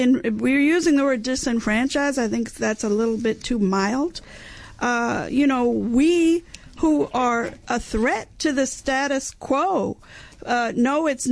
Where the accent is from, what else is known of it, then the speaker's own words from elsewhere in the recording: New York City, New York, United States; I grew up listening in New York City to WBAI.